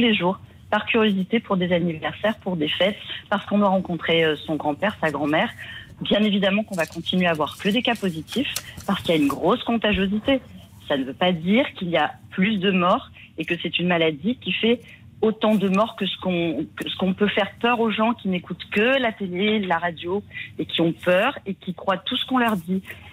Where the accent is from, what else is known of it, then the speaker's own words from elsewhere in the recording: Marseille, Provence-Alpes-Côte d'Azur, France; je suis marseillaise.